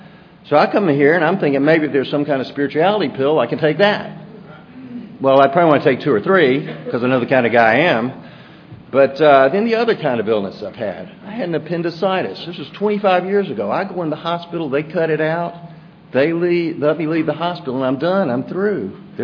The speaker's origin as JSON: {"language": "English", "town": "Atlanta", "region": "Georgia", "country": "United States", "tie": "born there", "said": "So, I was born in Atlanta. My parents were married."}